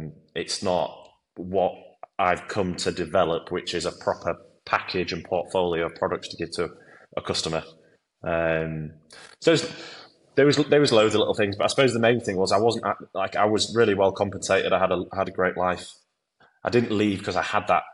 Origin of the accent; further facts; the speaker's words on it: Leeds, Yorkshire and the Humber, United Kingdom; So I'm from Leeds, but I worked in Manchester. I moved to Manchester out of uni.